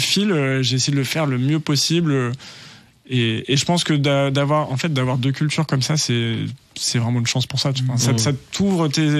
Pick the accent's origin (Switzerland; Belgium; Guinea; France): France; Annecy, Auvergne-Rhône-Alpes; j'ai grandi dans à Annecy, une petite ville dans les Alpes où on parle pas vraiment de musique.